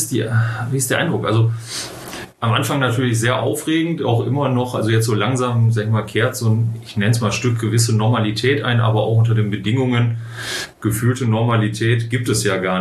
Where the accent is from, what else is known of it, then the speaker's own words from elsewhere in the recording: Mülheim an der Ruhr, North Rhine-Westphalia, Germany; Mülheim ist meine Heimat. Ich bin in Mülheim geboren, aufgewachsen, auch in Eppinghofen aufgewachsen, in meinem Bezirk. War schon auf der Grundschule an der Bruchstraße damals noch, heute ja Grundschule am Dichterviertel.